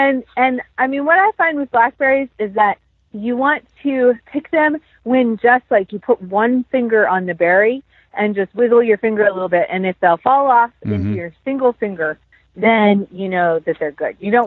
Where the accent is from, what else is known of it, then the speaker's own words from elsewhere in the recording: Pacific Northwest, United States; now in North Carolina, United States; I'm from the Pacific Northwest, and there's some really actually pretty invasive blackberries